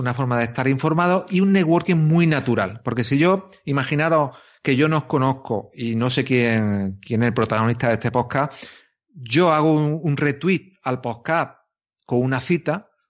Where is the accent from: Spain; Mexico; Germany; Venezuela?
Spain; Córdoba, Andalusia; gente como yo, que soy un tío de Córdoba que no es conocido